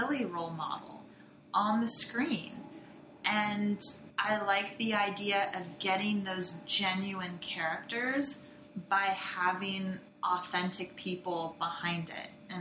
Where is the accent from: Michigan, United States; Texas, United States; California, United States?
California, United States; San Diego; I am from San Diego originally, but my journey to animation kind of took some time, and I've lived a lot of different places